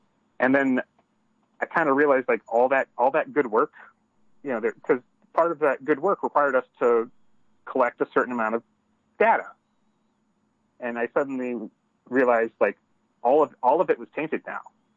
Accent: Maine, United States; also born or lived in Vermont / Montana; I grew up mostly in Maine, you know, went to college in Vermont. I live in Montana.

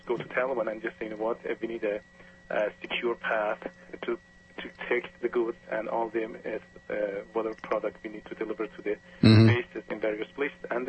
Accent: Canada; What I'm trying to say that I'm coming from Canada

